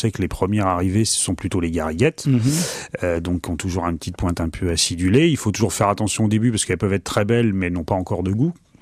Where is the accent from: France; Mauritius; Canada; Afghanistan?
France; Saint-Julien-de-Concelles, Pays de la Loire; moi je suis de Saint-Julien-de-Concès. Donc c'est le pays de la fraise et du muguet et j'ai été bercé tout le temps avec la fraise commune